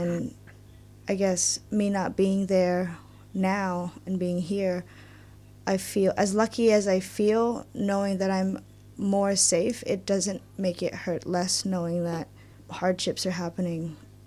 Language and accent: English; Cambodia; Growing up in Cambodia was good. I grew up incredibly privileged, having gone to an international school